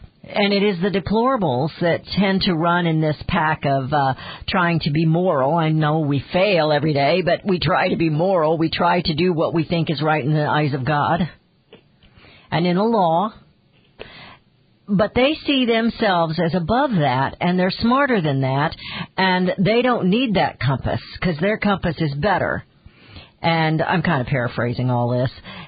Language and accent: English; United States; I'm an American, and I'm worried.